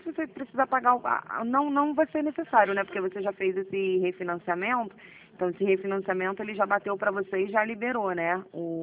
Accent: Rio de Janeiro, Brazil; Somos do Rio

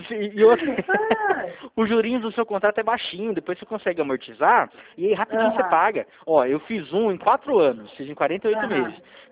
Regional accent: São Paulo, Brazil; a gente é daqui de São Paulo, São Paulo interior

